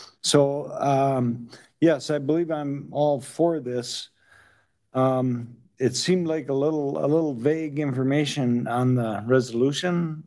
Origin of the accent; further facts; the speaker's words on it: Madison, Wisconsin, United States; Okay, hi board. … from Madison.